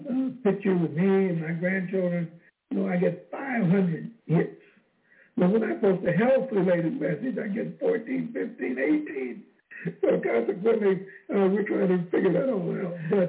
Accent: Oakland, California, United States; People remember, whenever somebody says, where are you from? I'm from Oakland, and I say that proudly, because we are a special group of people, and I'm proud.

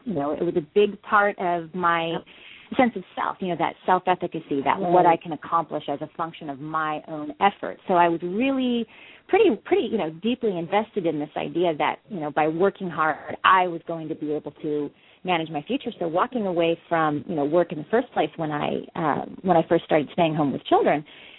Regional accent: San Diego, California, United States; I'm born and raised in San Diego.

